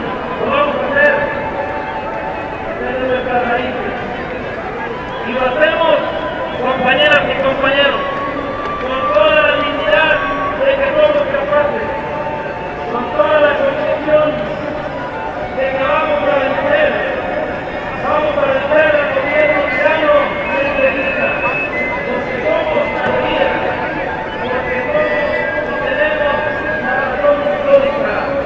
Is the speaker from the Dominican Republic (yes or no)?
no; Mexico; Como mexicanos mismos, no vamos a permitir que siga este proceso de invasión.